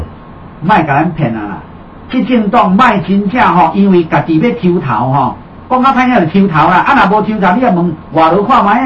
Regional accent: Taiwan

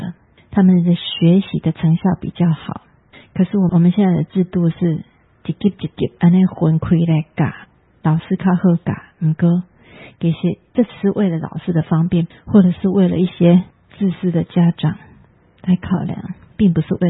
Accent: Taiwan; 我们台湾人对自己没信心，对自己的品味也没有信心

